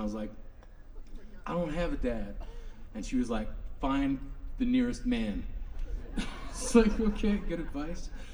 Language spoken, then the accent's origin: English; Yellowknife, Northwest Territories, Canada; I grew up in Yellowknife, up in Canada's Arctic, going to a Catholic school